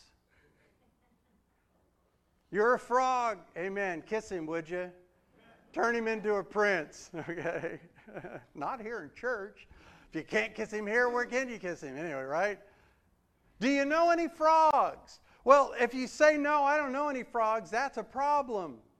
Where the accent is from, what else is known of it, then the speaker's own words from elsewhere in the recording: Ogunquit, Maine, United States; A Baptist church that I was raised in Ogunquit, Maine, they had a summer outreach program